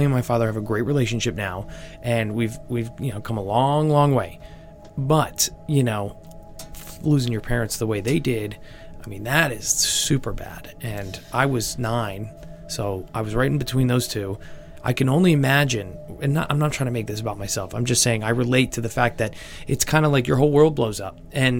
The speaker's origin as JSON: {"language": "English", "region": "East Coast", "country": "United States", "tie": "born or raised there", "said": "I grew up in one in the East Coast."}